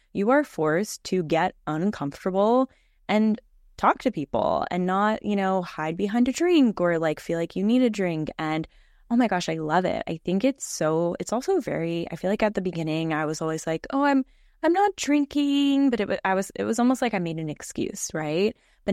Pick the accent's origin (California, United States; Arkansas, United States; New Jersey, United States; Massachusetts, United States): California, United States; Palm Springs; also born or lived in Los Angeles / Orange County; now in Seattle, United States; so I grew up in California, grew up in like Palm Springs, lived in LA, Orange County, that whole Southern California. And then we just randomly moved in 2020 up to Seattle